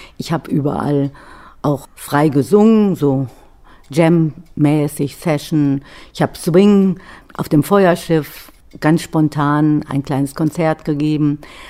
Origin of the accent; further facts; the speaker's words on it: Bochum, North Rhine-Westphalia, Germany; Jetzt komme ich auf meine Heimatstadt Bochum zu sprechen.